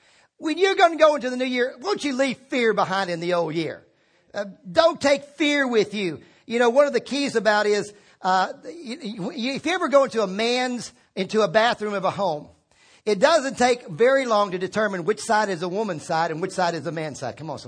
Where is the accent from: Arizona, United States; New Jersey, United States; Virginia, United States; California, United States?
Virginia, United States; You know, one of the things growing up in Virginia, I loved was some mornings you get up, you look out the window, and it had snowed in the night.